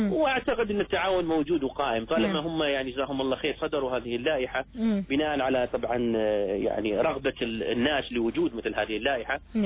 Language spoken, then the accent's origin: Arabic; Oman; إحنا كلنا عمانيين